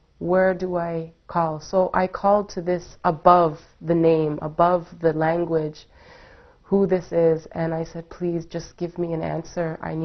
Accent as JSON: {"language": "English", "country": "Canada", "said": "I'm Canadian. I only know my mother's side, you know."}